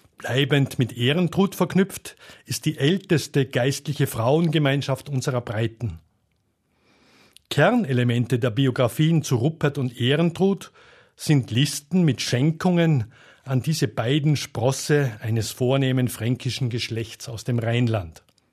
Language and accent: German; Salzburg, Austria; born there; Als gebürtiger Salzburger